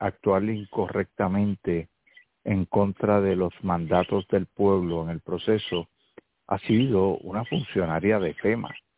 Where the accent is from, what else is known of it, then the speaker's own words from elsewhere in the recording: San Lorenzo, Puerto Rico; al otro lado de la isla, en San Lorenzo, mi pueblo, se estableció un récord de lluvia